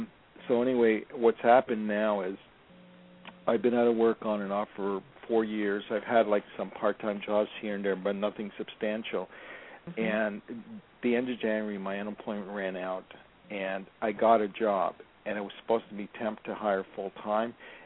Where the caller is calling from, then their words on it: Los Angeles, California, United States; I'm calling from Los Angeles.